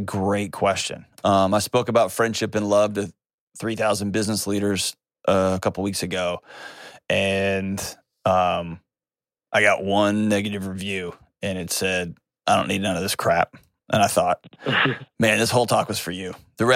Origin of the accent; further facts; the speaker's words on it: Nashville, Tennessee, United States; Let's go to Chris in my hometown, Nashville, Tennessee.